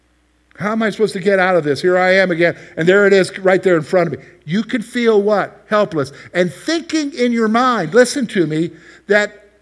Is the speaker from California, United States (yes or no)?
no; Columbia, South Carolina, United States; You know, I grew up in South Carolina. A lot of my years in South Carolina, my dad was an Army guy. I was an Army brat.